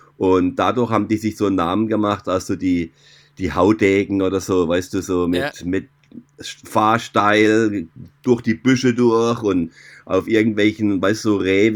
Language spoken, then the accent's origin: German; Germany; Ich war ja immer so ein bisschen nationenlos, weil ich bin ja eigentlich Schweizer von der Nationalität, vom Pass her. Bin aber in Deutschland geboren und aufgewachsen, habe also eine deutsche Zunge und hatte auch eine deutsche Mutter, und Schweizer Vater eben.